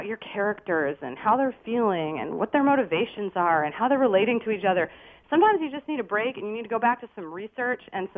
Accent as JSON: {"language": "English", "town": "Portland", "region": "Oregon", "country": "United States", "tie": "born or raised there", "said": "Yeah, I grew up in Portland, Oregon."}